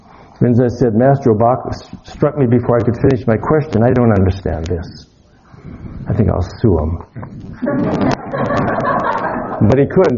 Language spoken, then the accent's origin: English; United States; I'm male. I'm an old male. I'm an American. I'm an Aquarian. I'm a Buddhist. I'm a priest.